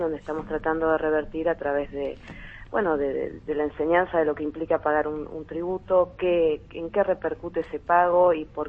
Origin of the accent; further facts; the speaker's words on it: Mendoza, Argentina; moved away; Yo no soy de esta jurisdicción, yo vengo de Mendoza